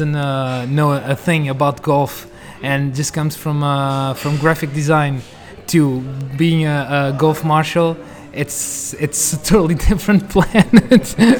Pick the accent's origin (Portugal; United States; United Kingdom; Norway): Portugal; Lisbon; I was born and raised in Lisbon.